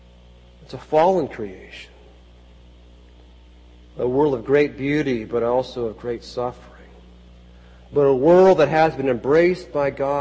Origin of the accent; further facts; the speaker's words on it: Kenya; I think being a Kenyan has helped me to understand that we are all called to be carriers of a groaning hope.